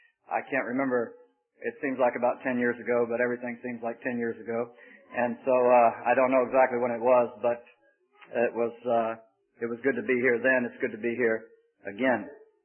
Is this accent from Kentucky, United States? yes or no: no; Florida, United States; We're just a little bit north of Orlando, so we're from Florida